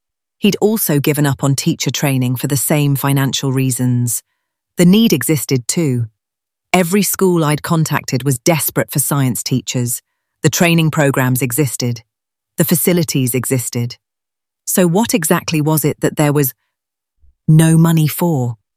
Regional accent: Blackheath, London, United Kingdom; Growing up in Blackheath, family gatherings meant me surrounded by younger cousins

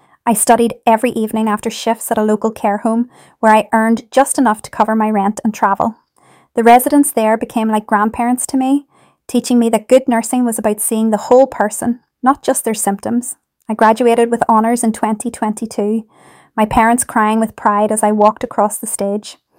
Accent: Homerton, London, United Kingdom; Growing up in Homerton, watching my mum come home from her night shifts cleaning offices, her hands raw from chemicals

